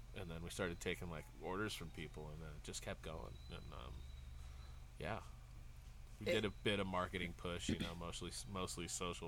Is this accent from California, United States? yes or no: yes; California, United States; coming from growing up in the Bay and surfing all the time, coming here being landlocked